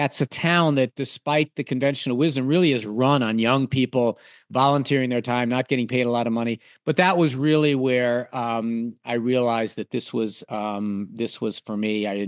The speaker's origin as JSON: {"language": "English", "region": "New York", "country": "United States", "said": "Being a New Yorker was always part of my identity, as far as I can remember."}